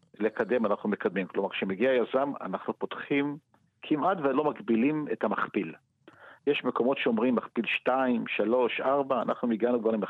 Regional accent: Tiberias, Northern District, Israel; now in Kfar Hittim, Israel; התחנכתי בטבריה, גדלתי בטבריה, זה לא שאני, אני גר בשני קילומטר מטבריה

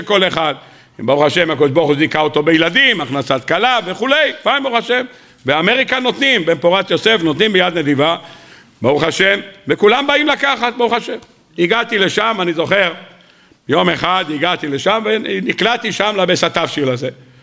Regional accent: Bnei Brak, Central District, Israel; אמרתם, I am from בני ברק. בני ברק.

